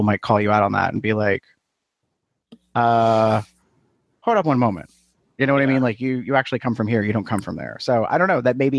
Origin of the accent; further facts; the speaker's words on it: Erie, Pennsylvania, United States; I can get away with saying I'm from Erie because this is where I grew up. Even though I moved away, I came back.